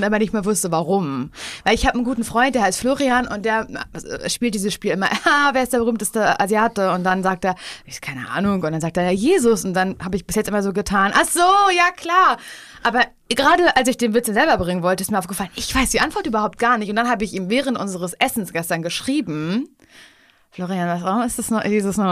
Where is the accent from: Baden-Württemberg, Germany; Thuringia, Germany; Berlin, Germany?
Berlin, Germany; now in Cologne, Germany; Ich bin 32 Jahre alt. Und ich komme aus Berlin. Im Moment bin ich aber in Köln, weil ich in Köln neuerdings arbeite bei 1Live.